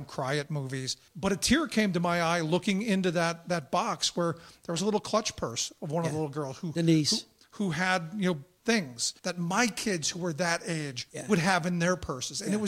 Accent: Cleveland, Ohio, United States; Now, I had always said, growing up in Cleveland is a very segregated city. I grew up in a minority community. I was the white kid in the black neighborhood.

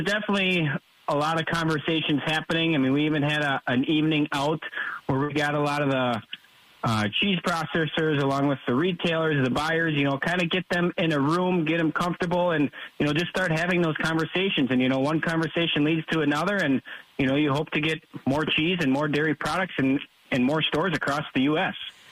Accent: Wisconsin, United States; and it's because we're from Wisconsin and they know that we have the best cheese in the world

